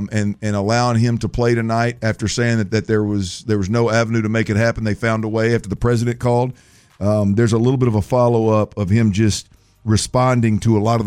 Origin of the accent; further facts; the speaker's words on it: United States; But nonetheless, I'm an American.